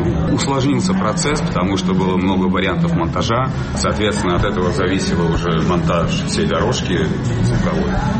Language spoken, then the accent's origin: Russian; South Russia, Russia; accent: southern; потому что у меня южный акцент